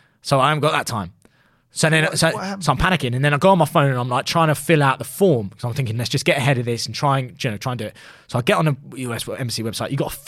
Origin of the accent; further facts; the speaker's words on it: United States; born there; I was born in the States.